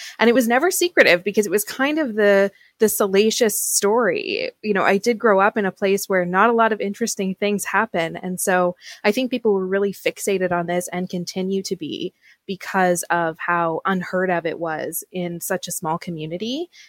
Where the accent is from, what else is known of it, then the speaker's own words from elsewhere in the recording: Saint John, New Brunswick, Canada; moved away as an adult; now in Ontario, Canada; now I live in Ontario, but I grew up and lived until I was 18 in New Brunswick. And so I was born in St. John, New Brunswick, and my family has had a summer home on the Kingston Peninsula for my entire life.